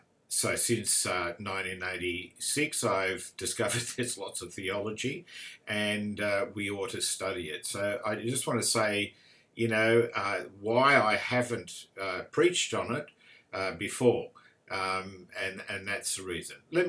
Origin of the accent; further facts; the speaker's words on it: Campsie, New South Wales, Australia; I grew up in Campsie, as most of you know, and I lived in 3rd Avenue, right at the end, the dead end, right near Cook's River, and parks all around us.